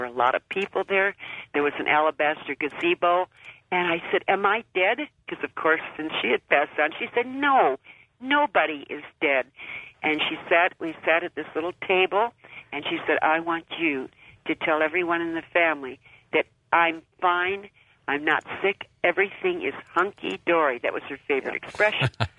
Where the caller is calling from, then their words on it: Las Vegas, Nevada, United States; I'm calling from Las Vegas.